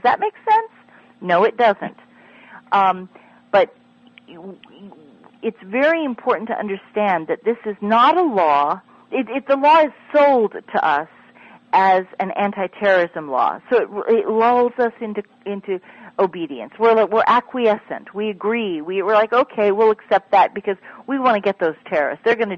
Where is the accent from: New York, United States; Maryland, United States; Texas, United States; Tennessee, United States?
Maryland, United States; But I want you all to know that in my home state of Maryland